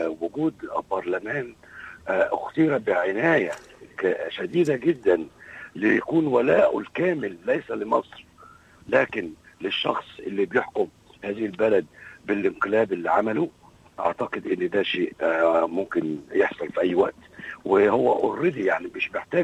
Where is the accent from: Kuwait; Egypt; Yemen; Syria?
Egypt